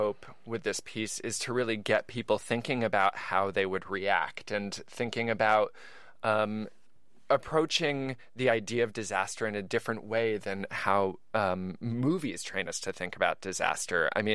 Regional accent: East Coast, United States; Well, I think about growing up on the East Coast, and I remember, I think I was maybe 8 years old when Hurricane Gloria hit.

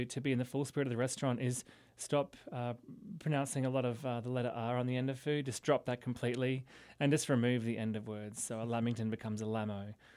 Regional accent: Australia; We're very relaxed. We're Australian. We come with a little more irreverence.

